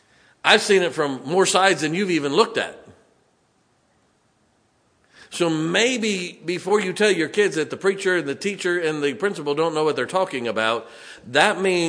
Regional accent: Ohio, United States; when I grew up in Ohio, there's two things that you learned in Ohio.

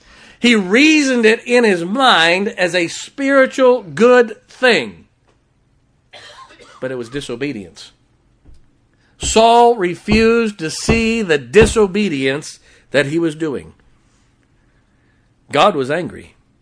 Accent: Ohio, United States; I grew up in Ohio.

